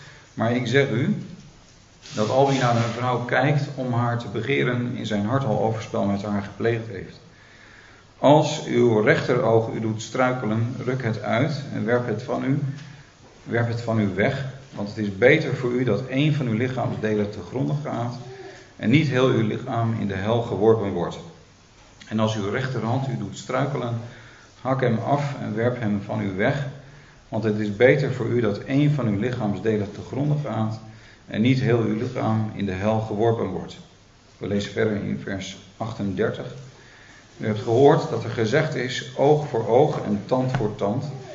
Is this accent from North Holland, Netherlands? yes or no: yes; North Holland, Netherlands; Ik kom uit de buurt van Haarlem oorspronkelijk.